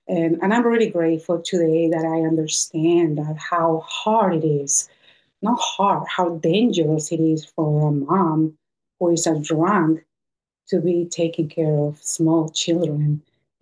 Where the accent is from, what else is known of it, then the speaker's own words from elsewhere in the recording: Lima, Peru; And I was born and raised in Lima, Peru, in South America.